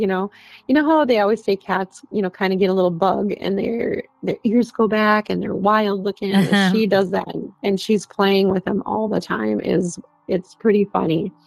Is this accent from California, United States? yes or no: no; Duluth, Minnesota, United States; I'm not. I'm actually from Duluth.